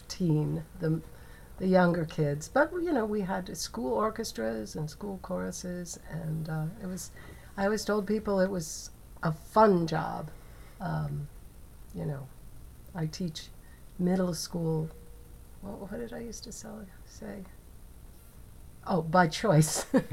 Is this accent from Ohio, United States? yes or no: yes; Ohio, United States; also born or lived in Indiana; now in Rhode Island, United States; I'm not from Rhode Island. I'm from Ohio and Indiana and what we call the Midwest, and came to Rhode Island when I got married, and it was so beautiful we just decided to stay.